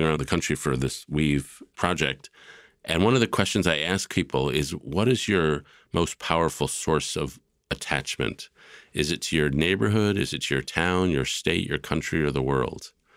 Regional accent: United States; The idealization of America was a big thing in my family. And so the ideology of being American is very central to my sense of identity.

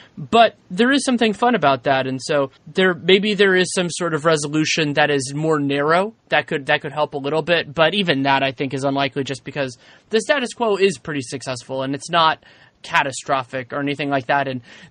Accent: West Coast, United States; I'm somebody who was born and raised on the West Coast, but also was not born and raised in basketball.

